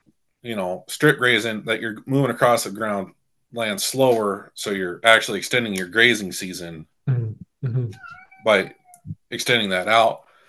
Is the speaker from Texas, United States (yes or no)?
no; Winnett, Montana, United States; It was just south of my hometown, Winnett, and which was 30 miles.